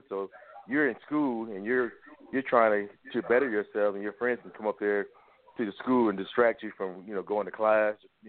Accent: Los Angeles, California, United States; I'm originally from South Central LA, Los Angeles, California. I went to Locke High School.

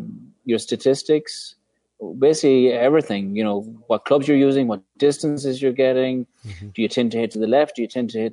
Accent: Ireland; now in San Francisco, United States; for me to keep connected to my friends and family that are not here in San Francisco. Obviously, I'm from Ireland.

